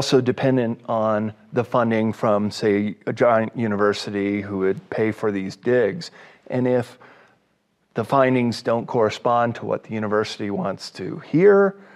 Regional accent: Illinois, United States; the mounds of North America are pervasive all across the Midwest, where I come from. I'm born and bred in Illinois.

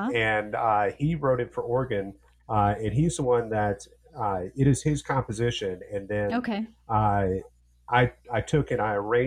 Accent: United States; because I'm an American and you know, I'm influenced not necessarily by the Spanish culture, but by the Mexican culture.

